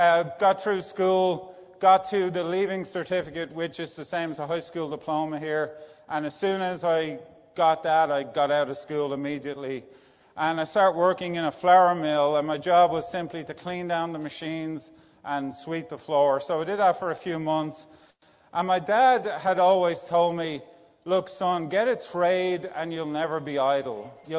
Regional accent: Dublin, Leinster, Ireland; accent: Irish; now in United States; I was born in Dublin, Ireland. As you may know from the accent, it's not a Texas accent.

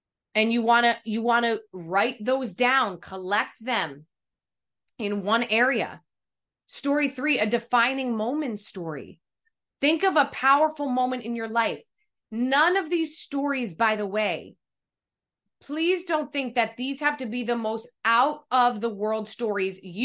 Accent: New Jersey, United States; I grew up in New Jersey. I lived with my mom, dad, my grandmother, and my brother.

